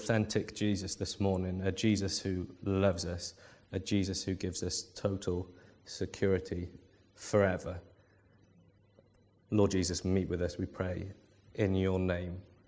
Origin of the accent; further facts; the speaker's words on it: Wales, United Kingdom; Being Welsh, I have 3 points.